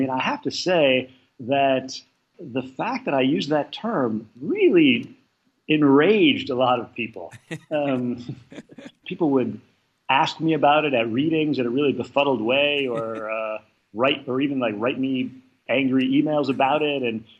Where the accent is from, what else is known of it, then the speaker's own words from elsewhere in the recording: Wisconsin, United States; You know, I grew up in Wisconsin, and as you say, I went to Harvard